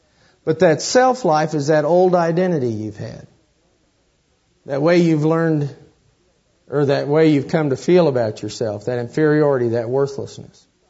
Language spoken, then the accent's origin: English; Kansas, United States; that's probably proof I'm from Kansas, to like wedding cake.